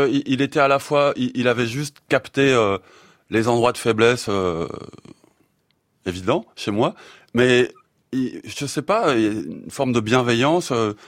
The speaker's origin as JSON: {"language": "French", "town": "Paris", "region": "Île-de-France", "country": "France", "said": "Mais je suis parisien, moi."}